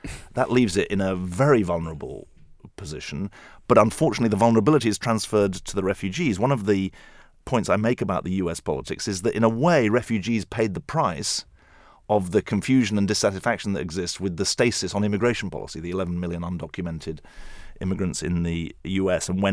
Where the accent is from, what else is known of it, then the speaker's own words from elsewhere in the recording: United Kingdom; moved away as an adult; now in United States; I thought it was right to say, look, I'm British, I'm working in America, but I'm the son of refugees.